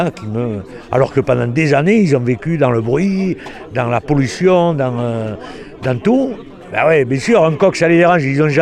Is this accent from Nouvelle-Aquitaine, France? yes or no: yes; Nouvelle-Aquitaine, France; On est des Landais, donc à partir de là, notre terre nous offre tous nos plaisirs, à savoir la chasse, la pêche, la fête, l'océan à 8 km.